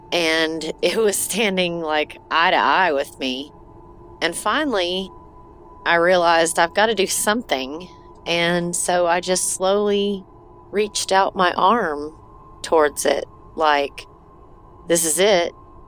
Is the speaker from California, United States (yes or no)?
no; Knoxville, Tennessee, United States; I am from Knoxville, Tennessee, and I had a story for you.